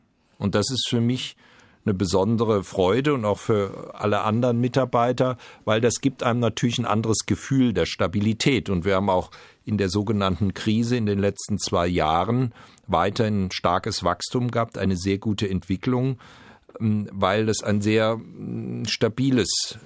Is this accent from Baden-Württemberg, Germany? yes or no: yes; Freiburg, Baden-Württemberg, Germany; Ich habe meine Jugend in Freiburg, ich war bis zum 12. Lebensjahr in Freiburg, dem Spielen gewidmet.